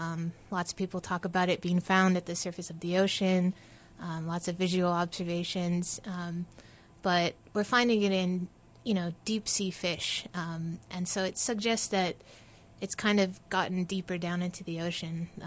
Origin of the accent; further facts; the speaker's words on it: Hawaii, United States; growing up in Hawaii gave me a really easy reason to be interested in the ocean.